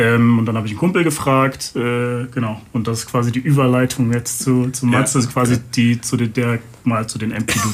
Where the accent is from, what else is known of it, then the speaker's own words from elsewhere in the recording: Bremen, Germany; Ich komme eigentlich aus Bremen. Da habe ich viel Musik gemacht